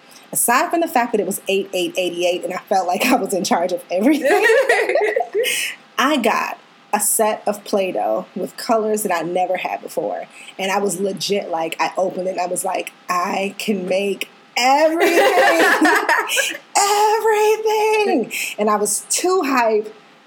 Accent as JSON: {"language": "English", "country": "Jamaica", "said": "a little island girl, I appreciated having some representation because they're in the ocean. I'm from Jamaica."}